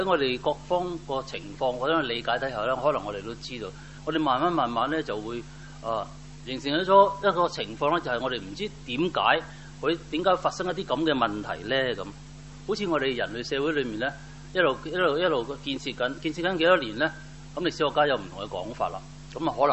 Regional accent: Hong Kong; 睇下佢點樣俾我哋對我哋香港人性、香港嘅社會啊、人類嘅狀態到底係點樣嘅？

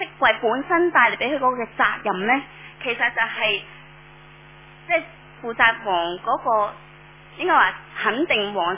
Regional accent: Hong Kong; 即是我们香港人呢经常都说，哎，香港人很热心的

